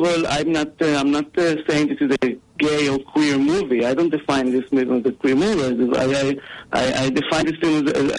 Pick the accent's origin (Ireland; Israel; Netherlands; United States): Israel; Ra'anana, Central District; I was born and raised in Israel in a little city called Ra'anana, which is a very very white, clean, very maturistic, patriotic city.